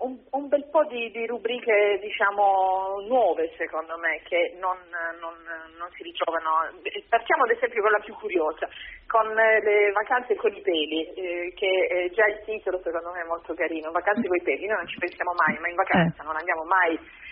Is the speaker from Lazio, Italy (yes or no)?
no; Apulia, Italy; pur essendo, diciamo, a 300 chilometri, poi, perché sono della provincia di Brindisi